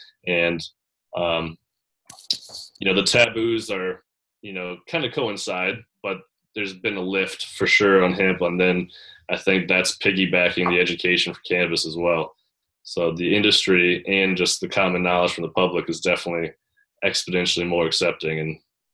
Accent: Michigan, United States; seeing that happen around my hometown and different cities in Michigan

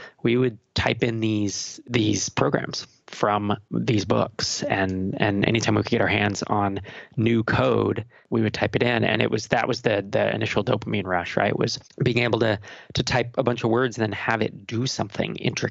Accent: California, United States; I was born in Santa Clara, California. I grew up basically in the South Bay and then in the East Bay Area.

